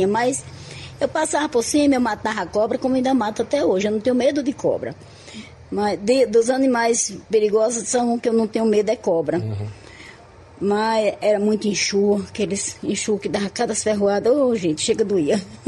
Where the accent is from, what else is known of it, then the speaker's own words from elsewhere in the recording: Várzea Nova, Bahia, Brazil; also born or lived in Largo; Eu sou da região de Mundo Novo. Mundo Novo. Mas eu vivo aqui desde a idade de 6 anos e hoje eu já estou com 70 anos.